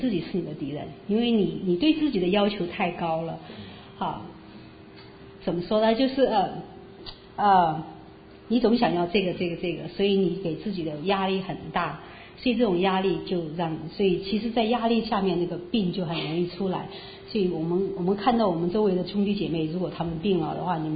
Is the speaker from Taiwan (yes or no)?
no; China; 我们从大陆来的都是这种训练的，